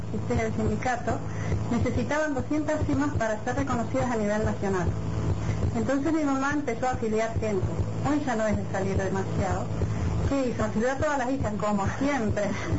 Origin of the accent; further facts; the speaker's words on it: Bariloche, Río Negro, Argentina; yo no les dije que yo soy de Bariloche, y yo trabajaba en el sindicato de Bariloche